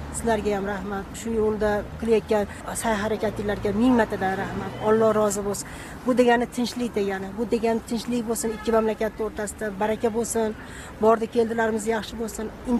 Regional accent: Andijan, Andijan Region, Uzbekistan; anjanda o'zim katta bo'lganman

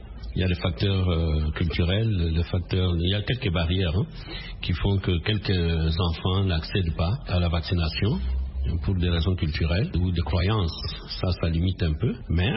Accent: DR Congo; ici chez nous en RDC

